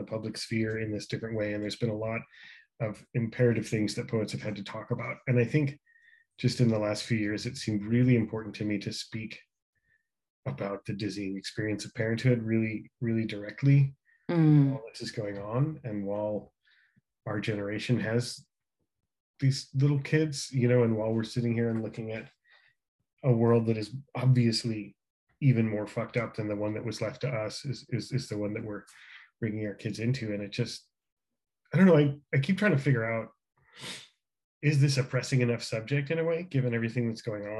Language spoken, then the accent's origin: English; New York, United States; I didn't grow up in Jersey. I grew up outside of New York. But yeah, just the suburbs